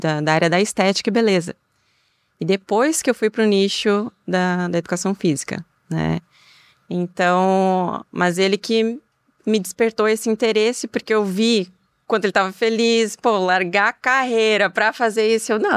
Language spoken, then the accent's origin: Portuguese; Itajaí, Santa Catarina, Brazil; sou personal trainer, tenho 35 anos, sou de Itajaí, Santa Catarina.